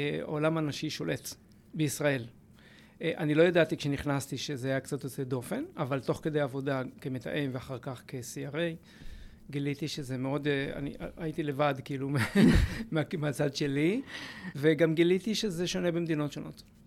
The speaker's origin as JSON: {"language": "Hebrew", "town": "Jerusalem", "region": "Jerusalem District", "country": "Israel", "said": "אני ירושלמי, אני גר בירושלים"}